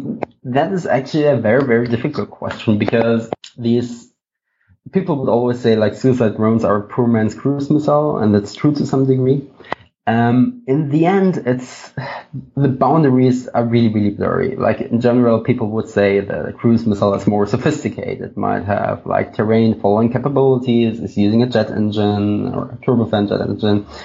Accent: Germany; English is a second language; I'm from Germany, it might be different in the US

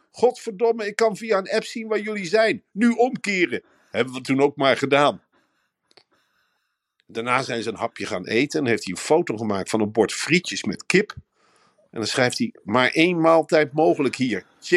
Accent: Arnhem, Gelderland, Netherlands; Dat ken ik wel een beetje als Arnhemmer zijnde.

